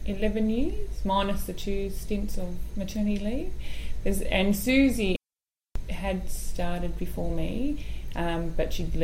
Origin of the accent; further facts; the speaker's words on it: Sydney, New South Wales, Australia; born there; I was born here in Sydney.